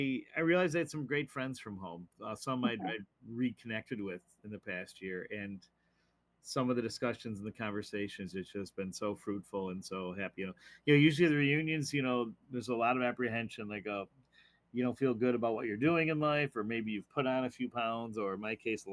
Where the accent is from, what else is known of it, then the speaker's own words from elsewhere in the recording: Orchard Park, New York, United States; I was back in my hometown, Orchard Park, New York, for my 40th class reunion.